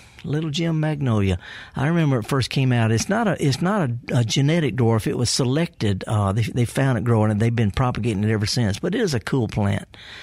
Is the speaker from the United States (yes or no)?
yes; Indianola, Mississippi, United States; Do you know I'm from Indianola?